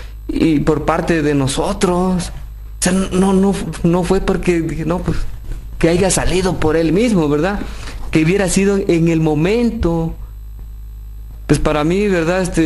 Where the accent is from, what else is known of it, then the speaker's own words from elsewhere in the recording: Mexico; le vengo a pedir justicia como ciudadano mexicano que soy